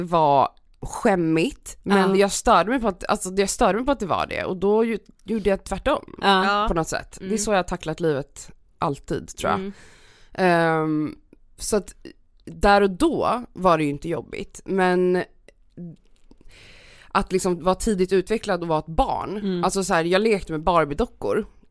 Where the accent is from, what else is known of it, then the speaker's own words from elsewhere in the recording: Stockholm, Stockholm County, Sweden; Jag är uppväxt i Stockholm.